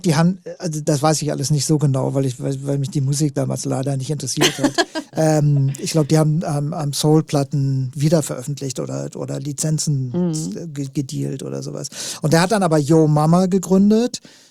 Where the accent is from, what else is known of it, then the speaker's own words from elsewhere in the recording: West Germany, Germany; als Westdeutscher